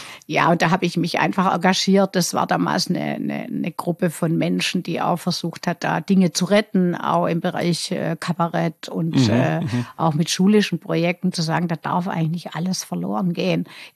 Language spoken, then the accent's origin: German; Baden-Württemberg, Germany; accent: Swabian; Wie man unschwer hört, bin ich ja Schwäbin und überzeugte Schwäbin.